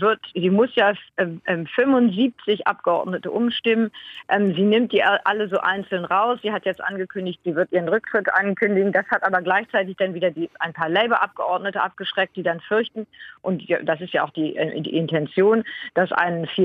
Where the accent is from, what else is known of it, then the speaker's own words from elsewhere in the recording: Germany; also born or lived in United Kingdom; lange Zeit habe ich als Deutsche, auch mit einem deutschen Pass in England, in Großbritannien gelebt